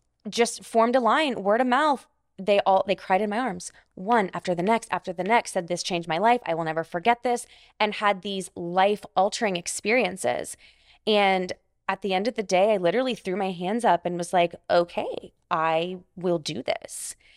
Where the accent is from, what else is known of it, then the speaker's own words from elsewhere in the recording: Houston, Texas, United States; I'm a Texan. Okay. I'm Houstonian. I consider Austin home, but yes, okay. I'm a Texan.